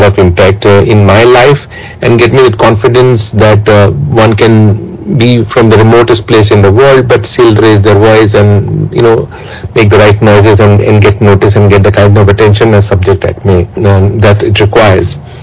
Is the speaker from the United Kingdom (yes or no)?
no; Northeast India, India; I come from Northeast India, and you know how it was.